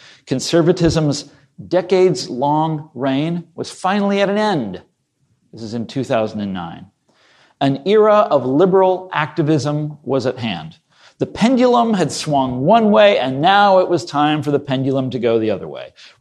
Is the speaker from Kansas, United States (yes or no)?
yes; Kansas, United States; I wrote this book about right-wing populism in my home state of Kansas, which is a very populist place. It has a tradition of radicalism.